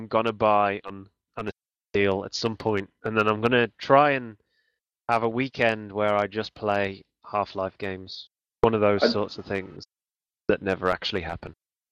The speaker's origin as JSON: {"language": "English", "region": "England", "country": "United Kingdom", "tie": "born or raised there", "said": "I'm 23, and I grew up in England at a time when perhaps we weren't, I mean, we're still not, but the early 90s, we didn't get games."}